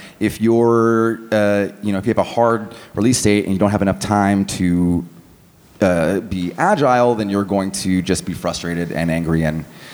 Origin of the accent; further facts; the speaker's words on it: Portland, Oregon, United States; And I'm from Portland, Oregon. Anybody from the Northwest?